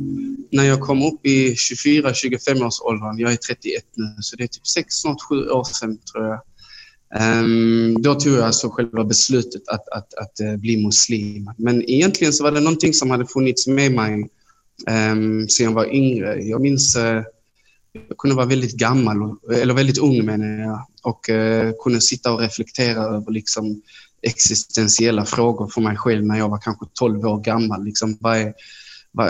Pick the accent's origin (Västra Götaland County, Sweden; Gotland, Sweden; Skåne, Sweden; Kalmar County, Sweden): Skåne, Sweden; Malmö; Ja, alltså jag är född och uppvuxen i Malmö. Jag har bott i Malmö i största delen av mitt liv.